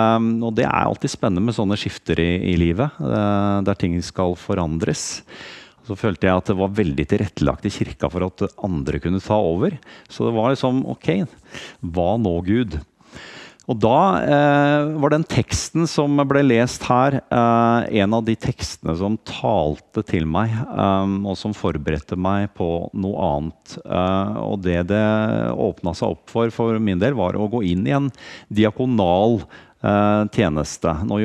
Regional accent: Østfold, Norway; now in Hamar, Norway; Så er det koselig for meg som kommer fra Hamar, men opprinnelig er jeg fra Østfold, Indre Østfold, så jeg er ganske jordnær av meg, jeg også pleier å si. Vokst opp som bondegutt på landet

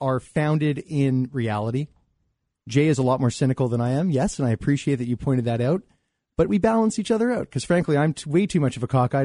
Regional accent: Montreal, Quebec, Canada; Now, I grew up in Montreal where the Alouettes were gone when I was 6 years old

